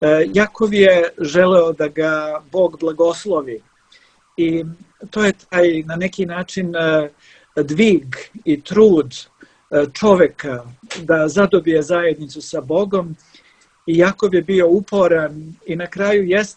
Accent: Trebinje, Republika Srpska, Bosnia & Herzegovina; Ja sam inače iz Trebinja i tamo sam odrastao.

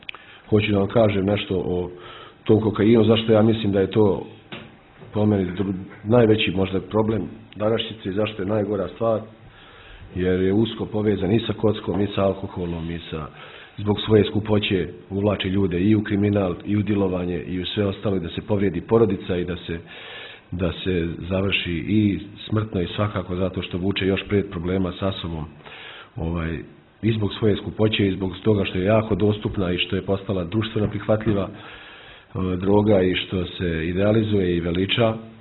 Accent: Banja Luka, Republika Srpska, Bosnia & Herzegovina; rodom sam iz Banja Luke, imam 37 godina

